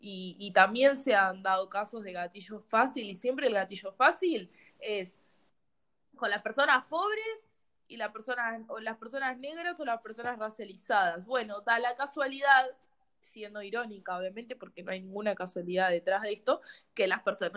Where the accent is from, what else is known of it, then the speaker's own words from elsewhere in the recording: Uruguay; yo lo siento igual de doloroso siendo uruguaya y que la situación acá sea distinta que en Estados Unidos